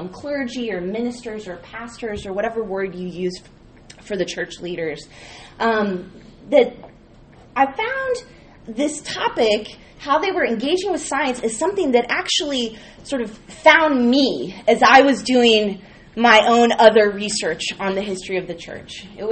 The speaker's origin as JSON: {"language": "English", "region": "California", "country": "United States", "said": "I am from California originally, so it's real fun to be back."}